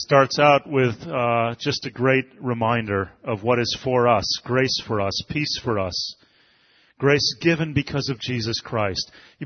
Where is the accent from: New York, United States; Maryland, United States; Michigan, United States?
Michigan, United States; moved away; They both have to do with my home state of Michigan, because I've been there twice in the past year